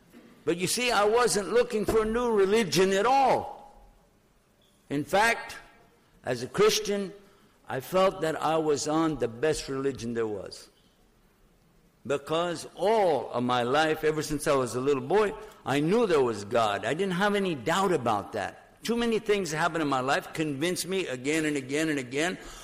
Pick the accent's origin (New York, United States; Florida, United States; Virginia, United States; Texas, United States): Texas, United States; I'm from Texas.